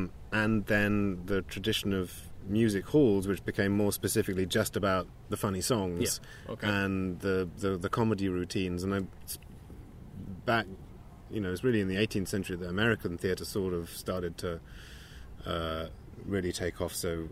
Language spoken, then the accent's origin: English; United Kingdom; he's just part of growing up and being British, you know?